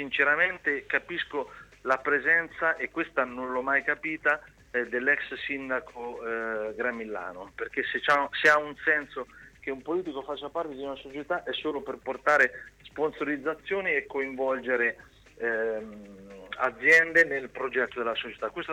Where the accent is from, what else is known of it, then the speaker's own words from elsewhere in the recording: Ancona, Marche, Italy; da anconetano, anche se nelle poche giornate che passo ad Ancona